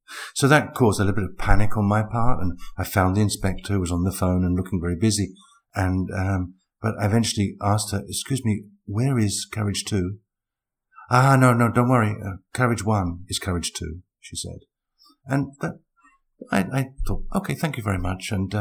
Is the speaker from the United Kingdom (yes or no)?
yes; England, United Kingdom; Maybe this is me being very English, but I feel so much more comfortable when there's platform 1, 2, 3, 4, 5, 6, and 7.